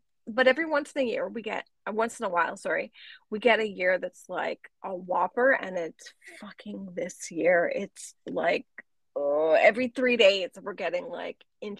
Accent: Ontario, Canada; out here on the East Coast of Canada, typically, like I grew up in Ontario and it was very snowy there and that was common and it was quite cold. And then out here for the past 20 years of living out here

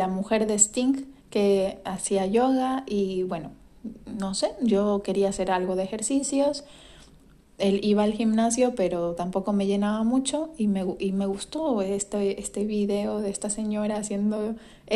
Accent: Guayaquil, Guayas, Ecuador; yo vivía en Ecuador, yo soy de Ecuador. En Ecuador casi no había solo un estudio de yoga en toda la ciudad, en Guayaquil.

